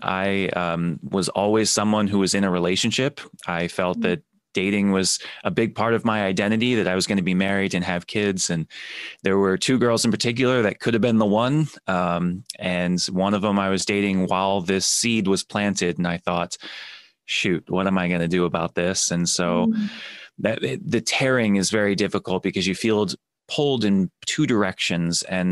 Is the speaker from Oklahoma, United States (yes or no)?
no; Pennsylvania, United States; also born or lived in North Carolina; I'm from Pennsylvania and North Carolina.